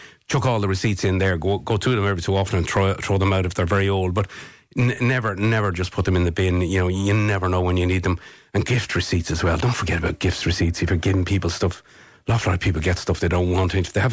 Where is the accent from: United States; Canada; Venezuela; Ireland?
Ireland; Leinster; for a country like this, I grew up in North County Dublin.